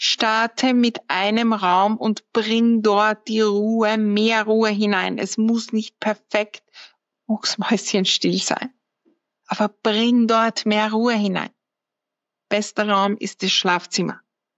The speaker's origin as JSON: {"language": "German", "region": "Lower Austria", "country": "Austria", "tie": "born or raised there", "said": "Ich persönlich bin aufgewachsen in der Einflugschneise vom Flughafen Wien."}